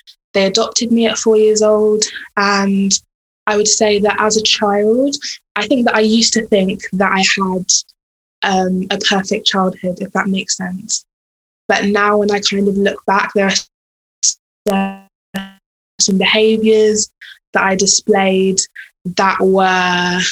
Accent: South East England, United Kingdom; where I grew up in East Sussex, there weren't many black families

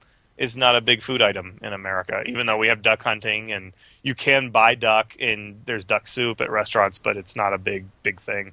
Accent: New Orleans, Louisiana, United States; I have had duck gumbo when I was growing up in New Orleans.

